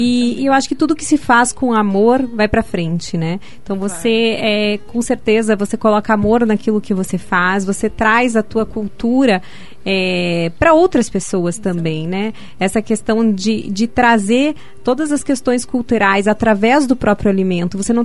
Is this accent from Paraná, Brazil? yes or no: yes; Curitiba, Paraná, Brazil; Eu que sou uma nata curitibana, eu não nego as minhas raízes, mas eu sou curitibana, minha família toda é curitibana e eu tenho amor por essa cidade.